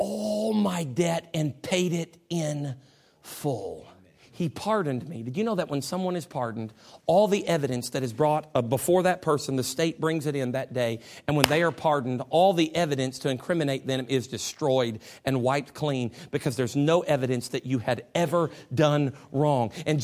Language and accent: English; United States; born there; I don't know about you, but I'm sure glad I was born in America. I love our country.